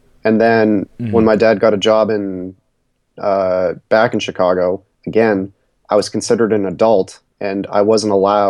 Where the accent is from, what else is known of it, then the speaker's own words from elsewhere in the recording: Canada; Dude, I'm from Canada. It's snowing outside right now, so I definitely can be compassionate.